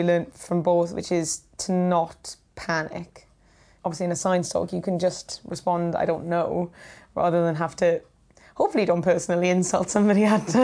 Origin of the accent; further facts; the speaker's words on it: Wales, United Kingdom; So being a science comedian and also being Welsh, both of those have helped me a lot.